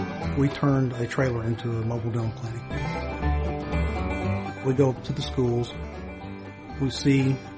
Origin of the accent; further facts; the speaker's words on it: Appalachia, United States; I was born and raised in Appalachia. I've been here all my life. It's a special place, but there's jaw-dropping poverty, too.